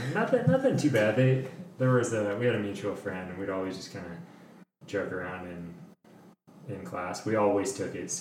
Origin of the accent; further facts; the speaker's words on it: Chico, California, United States; I grew up in Chico, Paradise area.